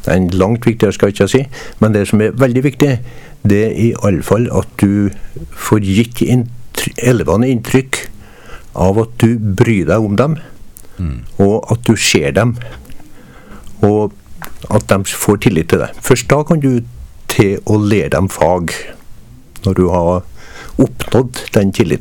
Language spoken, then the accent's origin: Norwegian; Trøndelag, Norway; accent: Trøndelag dialect; for jeg snakket jo brei trønderdialekt